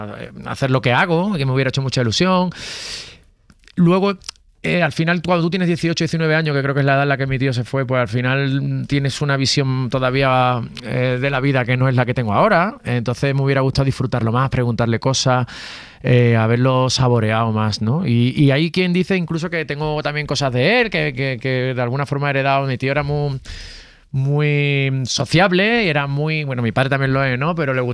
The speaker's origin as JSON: {"language": "Spanish", "region": "Andalusia", "country": "Spain", "tie": "born or raised there", "moved": "yes", "said": "llevo ya muchos años sin vivir en mi tierra, en Andalucía, en Cádiz, en Sevilla, en la ciudad también en la que vivía, viven mis padres"}